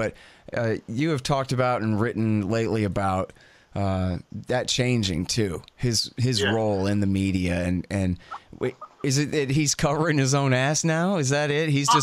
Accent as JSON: {"language": "English", "country": "United States", "said": "And I can relate because I'm from America, so I can see it."}